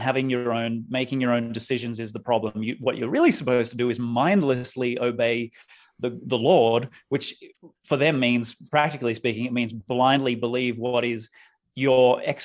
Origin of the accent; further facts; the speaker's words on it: Sydney, New South Wales, Australia; also born or lived in Melbourne / Perth; We were actually both living in Perth at the time. And I was born and raised in Sydney. I had hopped from Sydney down to Melbourne for a couple of years and then over to Perth, which is Western Australia.